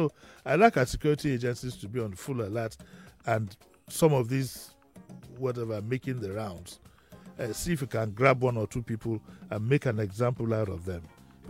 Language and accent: English; Yaba, Lagos, Nigeria; When I was growing up in Yaba in the 60s